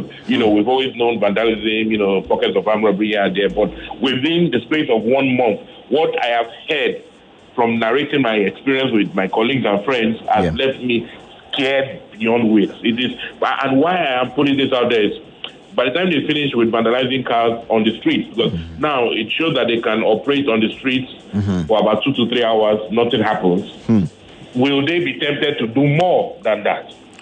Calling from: Okota, Lagos, Nigeria; Right now, I'm calling you from Okota.

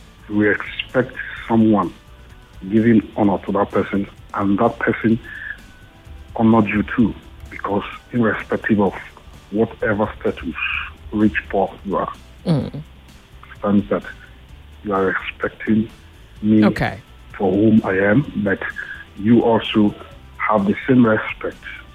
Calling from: Nigeria; I'm calling from Nigeria.

